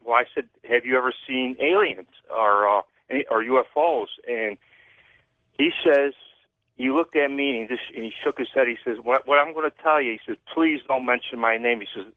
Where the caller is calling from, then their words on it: Sarasota, Florida, United States; I'm calling from Sarasota, Florida.